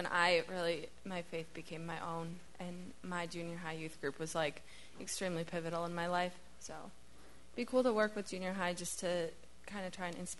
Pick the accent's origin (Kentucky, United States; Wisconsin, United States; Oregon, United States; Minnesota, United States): Minnesota, United States; also born or lived in Alabama; And I grew up in Minnesota.